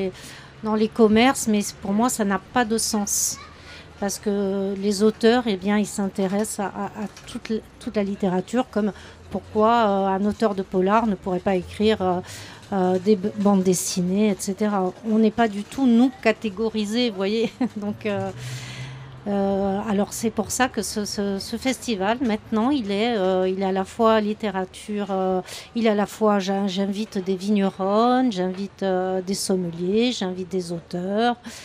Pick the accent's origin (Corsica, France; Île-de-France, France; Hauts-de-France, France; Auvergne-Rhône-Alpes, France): Corsica, France; je viens du Nil, je viens de la Corse, et je suis aussi issue d'un milieu paysan, puisque mon père était berger.